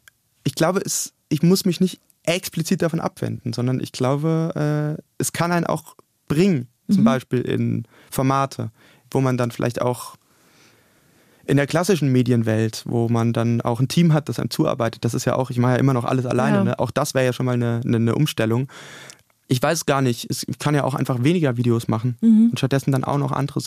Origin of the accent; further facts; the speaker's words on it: Berlin, Germany; Berlin ist meine Heimat und bin auch emotional sehr verbunden mit Berlin